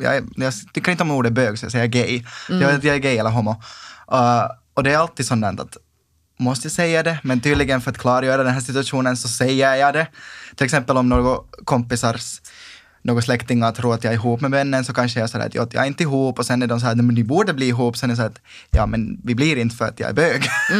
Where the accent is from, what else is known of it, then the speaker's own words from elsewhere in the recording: Sipoo, Uusimaa, Finland; Jag kommer alltså från Sibbo, och det är relativt liksom fine där